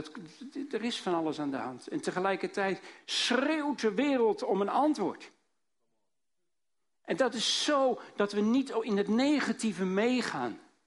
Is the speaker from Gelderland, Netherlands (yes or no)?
no; Almere, Flevoland, Netherlands; Ik kom uit Almere. Waar ligt dat? Nou, ergens in de polder. Een nieuwe stad, nog geen 50 jaar oud. 230.000 inwoners op het ogenblik. 160 nationaliteiten.